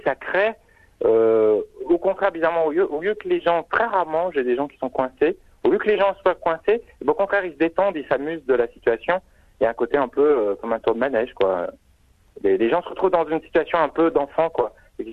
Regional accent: France; accent: French; le fait que je sois français, ça jouait sûrement un petit peu avec mon accent français

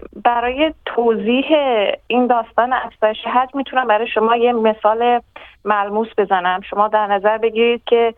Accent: Iran; moved away as an adult; now in Australia; من 7 سال پیش از ایران به استرالیا مهاجرت کردم که دکترا بگیرم. من در ایران در رشته مواد تحصیل کرده بودم در دانشگاه شیراز و تهران

